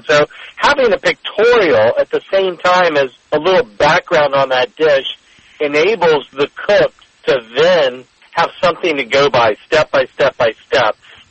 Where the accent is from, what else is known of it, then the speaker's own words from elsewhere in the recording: Lacombe, Louisiana, United States; down the road from where I grew up in the Bayou Lacombe area of the North Shore.